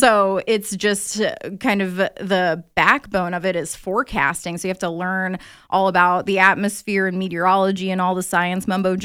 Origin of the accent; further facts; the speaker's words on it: Florida, United States; People are like, they hear I'm from Florida and they're like, are you good?